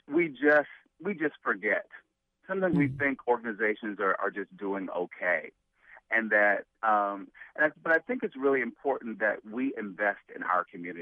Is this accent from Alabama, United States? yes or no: yes; Birmingham, Alabama, United States; I grew up in Birmingham, Alabama, in a housing project.